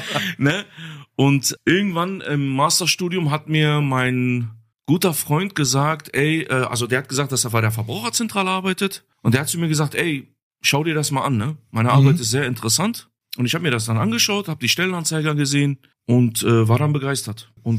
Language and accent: German; Dorsten, North Rhine-Westphalia, Germany; Genau, ich komme aus Dorsten.